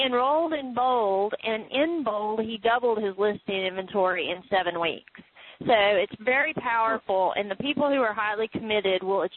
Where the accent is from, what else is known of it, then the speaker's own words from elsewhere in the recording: Oklahoma, United States; In our area, I know I was from Oklahoma, is where I sold most of my career.